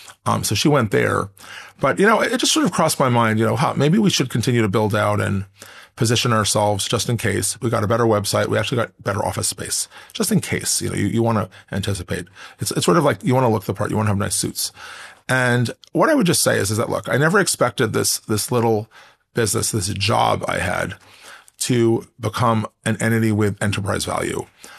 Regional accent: New York, United States; And I actually thought that even though I'm from New York, I even felt we had kind of a Midwestern, no-nonsense, scrappy culture

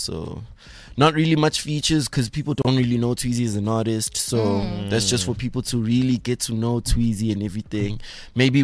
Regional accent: Soweto, Gauteng, South Africa; I'm from Soweto

